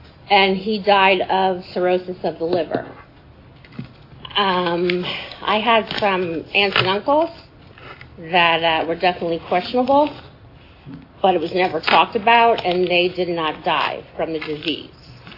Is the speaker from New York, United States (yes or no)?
no; New Jersey, United States; born there; I was born in New Jersey from a family of six.